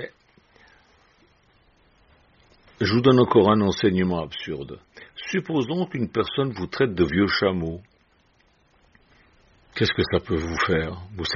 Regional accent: Switzerland; quand j'étais petit, vous savez, en Suisse, on a une croyance

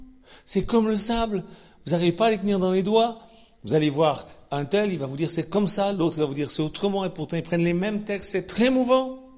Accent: Switzerland; now in France; parce que je viens de Suisse, c'est 70 ans, maintenant ici en France, c'est 70 ans

